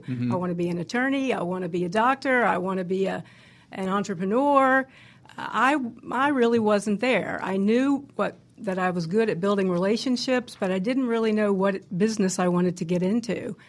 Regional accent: Jacksonville, Florida, United States; moved away as an adult; also born or lived in St. Augustine / New York / California / Baltimore; I was born in St. Augustine, Florida. I was raised in Jacksonville, two brothers and a sister, two loving, wonderful parents, and left Florida in 1979 to venture out as a young rookie in my career

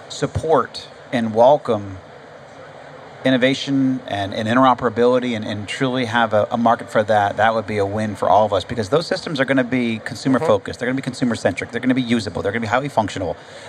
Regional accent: Atlanta, Georgia, United States; I have known the Tom Price has been a friend for about 17, 18 years now because we're both from Atlanta.

